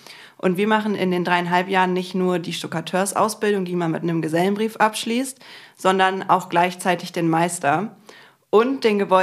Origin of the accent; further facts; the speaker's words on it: Bonn, North Rhine-Westphalia, Germany; ich komme aus Bonn, lebe hier eigentlich auch schon mein ganzes Leben. Ich bin 24 Jahre alt